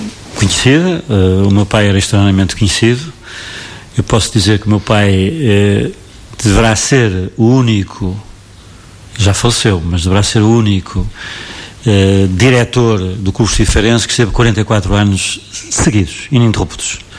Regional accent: Feira de Santana, Bahia, Brazil; Sou um feirense nato, mas talvez não tão reconhecido ou tão grato por tudo que desenvolvi ao longo desta vida

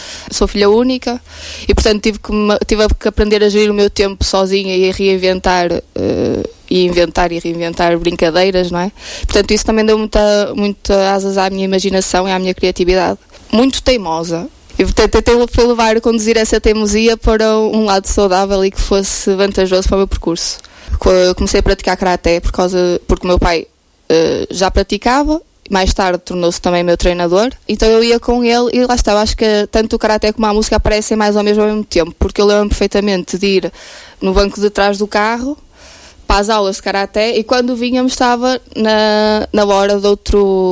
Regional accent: Vila do Conde, Norte, Portugal; eu tenho 25 anos, venho de Labrujo, que é uma freguesia de Vila do Conde.

